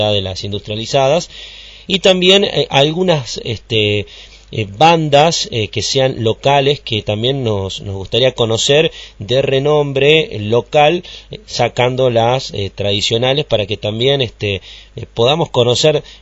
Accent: Argentina; como somos argentinos todos

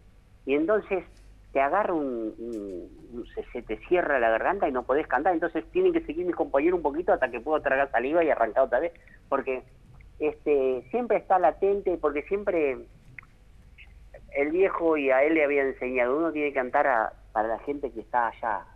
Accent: Argentina; Somos una Argentina muy grande, hermosa. Unidos, el argentino cuando se une somos maravillosos. Somos muy solidarios, amigueros. Y nos falta un poquito más de unión del ser argentino.

